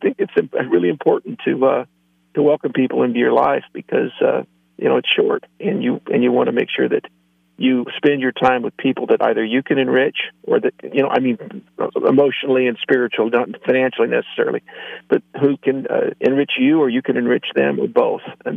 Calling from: Plymouth, California, United States; Beautiful downtown Plymouth, California. I'm on my way to San Andreas this evening for my granddaughter's birthday party.

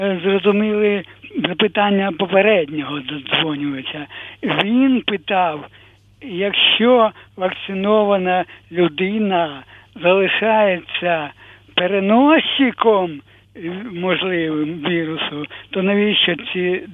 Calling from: Kyiv, Ukraine

